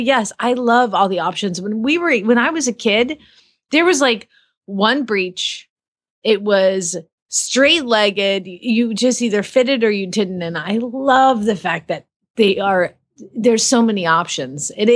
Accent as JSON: {"language": "English", "town": "Phoenix", "region": "Arizona", "country": "United States", "said": "from Phoenix, Arizona"}